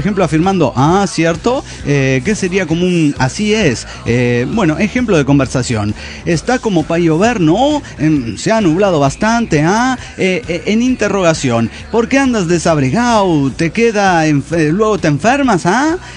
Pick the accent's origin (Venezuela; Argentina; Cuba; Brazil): Argentina; Salta; de Salta, Argentina.